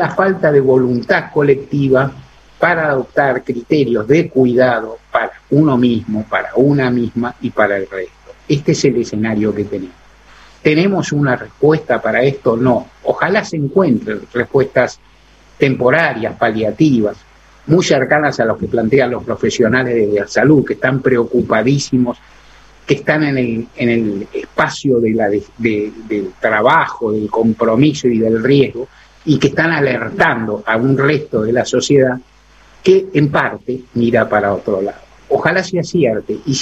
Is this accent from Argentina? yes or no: yes; Argentina